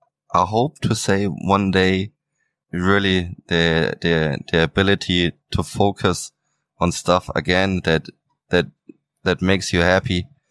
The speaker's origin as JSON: {"language": "English", "town": "Nuremberg", "region": "Bavaria", "country": "Germany", "tie": "born or raised there", "second_language": "English", "said": "I love my hometown, Nuremberg. I was so proud of being over there in Houston, Texas, but my home is here."}